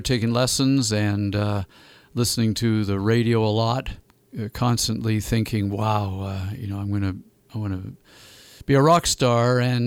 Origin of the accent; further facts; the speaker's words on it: Kincardine, Ontario, Canada; also born or lived in England; I'm not actually born in Kincardine, but this is my hometown.